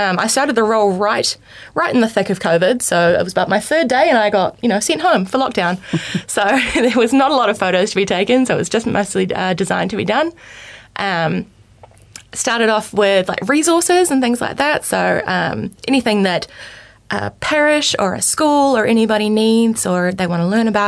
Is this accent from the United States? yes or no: no; Tauranga, Bay of Plenty, New Zealand; also born or lived in Auckland; Yeah, so I was born in Tauranga, born and bred there most of my life. My family moved around a little bit. We were in Auckland for a bit, but eventually settled back in Tauranga.